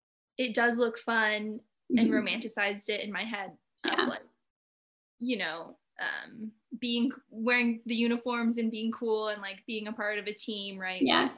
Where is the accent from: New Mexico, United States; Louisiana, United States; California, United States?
California, United States; Elk Grove; We are from the charming town of Elk Grove, California.